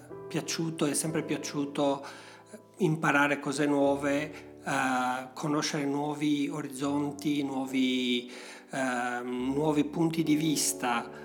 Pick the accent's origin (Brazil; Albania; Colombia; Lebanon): Albania; Elbasan, Elbasan County; Italian is a second language; moved away as an adult; now in Venice, Italy; Io sono nato ad Elbasan, in Albania, e ho vissuto lì fino a dopo aver finito la laurea a 22 anni. Dopodiché mi sono spostato in Italia per studiare.